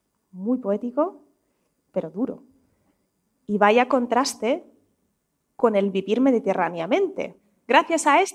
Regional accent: Russia; Spanish is a second language; now in Barcelona, Spain; digo «soy rusa, pero vivo aquí en Barcelona»

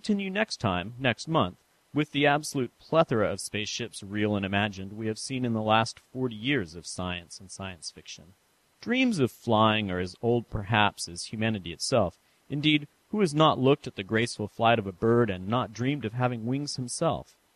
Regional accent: San Francisco, California, United States; My last installment was a bit of a travelogue as I visited my hometown of San Francisco, and then jetted off to Chicago and Notre Dame University for a conference.

